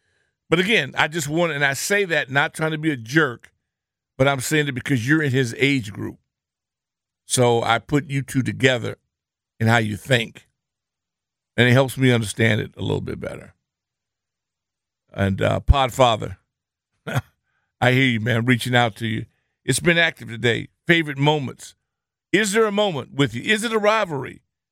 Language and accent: English; California, United States; Which is in my hometown. So it was an unbelievable experience to have a guy from Orange County